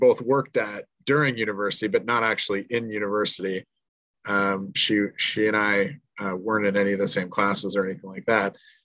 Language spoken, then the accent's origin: English; Collingwood, Ontario, Canada; Well, I mean, I'm like a born and raised Ontarian. I grew up mostly around the Collingwood, Ontario kind of neighborhood up there, and then went to Guelph to university.